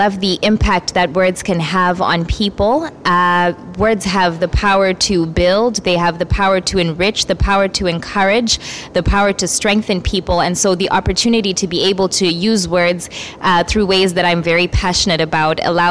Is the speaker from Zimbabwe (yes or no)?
yes; Zimbabwe; So I am from Zimbabwe. Zimbabwe is a country that is in the southern part of Africa.